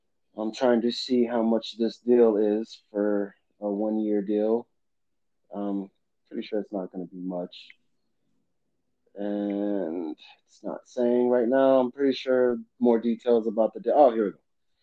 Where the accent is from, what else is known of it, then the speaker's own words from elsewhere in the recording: Jacksonville, Florida, United States; such as they were here, my hometown in Jacksonville, Florida, 3 weeks ago